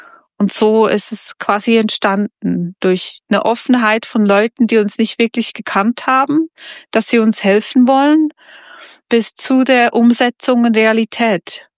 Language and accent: German; Switzerland; Wir sind Schweizer